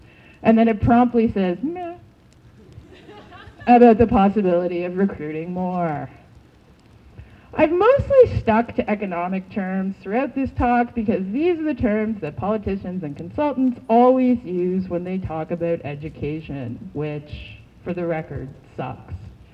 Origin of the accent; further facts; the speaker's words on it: Cape Breton, Nova Scotia, Canada; I mean, look, like, I grew up in Cape Breton, right?